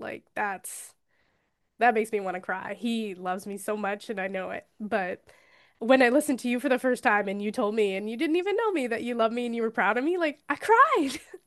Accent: Ontario, Canada; I'm from Ontario and Nova Scotia's slow paced

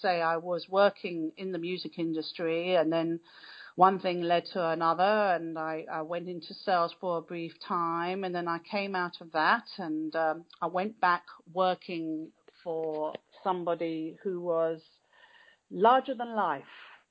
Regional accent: London, United Kingdom; born there; now in Surrey, United Kingdom; I'm actually from the UK, and I was born in London. I live in Surrey, which is not far from the centre of London either. It's very green where I live.

